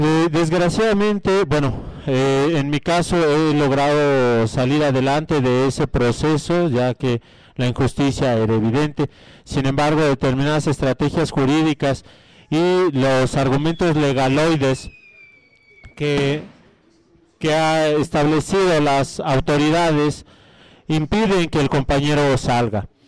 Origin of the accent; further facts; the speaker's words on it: Iztapalapa, Mexico City, Mexico; soy de Iztapalapa, de la delegación Iztapalapa. Y bueno, no soy de aquí